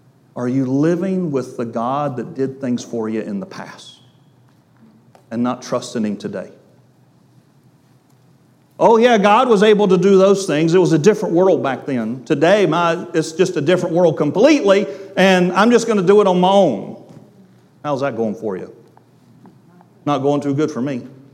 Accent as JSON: {"language": "English", "region": "Bible Belt", "country": "United States", "tie": "born or raised there", "said": "I never heard, in 18 years of growing up in the Bible Belt, I never heard that Jesus died for me."}